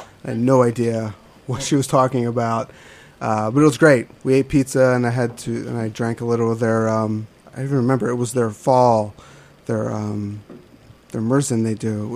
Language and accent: English; Philadelphia, Pennsylvania, United States; I grew up outside of Philly, so we drank a lot of Yingling